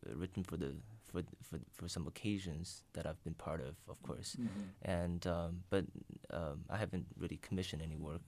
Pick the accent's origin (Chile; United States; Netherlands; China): China; partly because I'm coming from China, where the classical culture in China is more of an introspective culture compared to Western, which is more outward expressive.